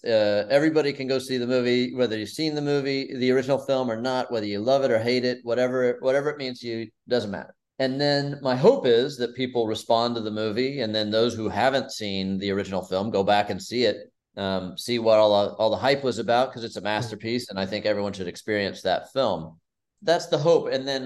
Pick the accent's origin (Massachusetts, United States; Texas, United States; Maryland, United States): Texas, United States; And I was a very sensitive kid growing up in Texas